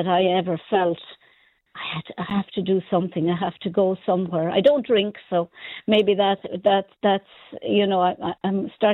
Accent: England, United Kingdom; born there; I was born in England with a Welsh grandmother and an English father, but my mother made up for everything with her Irishness.

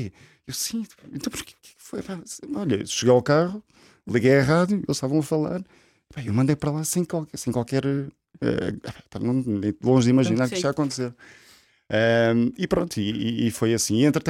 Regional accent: Lisbon, Portugal; now in Vila Real de Santo António, Portugal; sou de Lisboa, mas adotado por Vila Real de Santo António.

